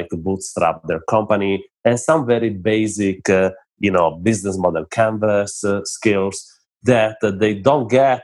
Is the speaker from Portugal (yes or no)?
yes; Lisbon, Portugal; hey guys, you know, I come from Lisbon. Lisbon is pretty much like San Francisco.